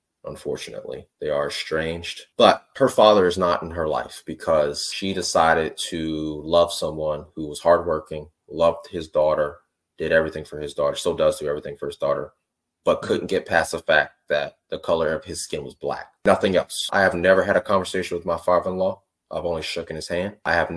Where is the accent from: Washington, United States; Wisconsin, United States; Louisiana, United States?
Louisiana, United States; Prairieville; growing up in South Louisiana, Baton Rouge, outside of Baton Rouge, Prairieville is where my parents' house specifically was